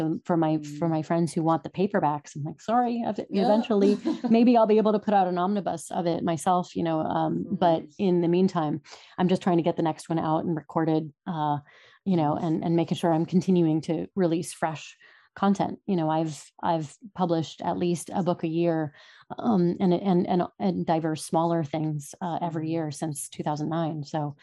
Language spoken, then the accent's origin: English; New York, United States; you pick up a lot of Yiddish as a New Yorker, which is great.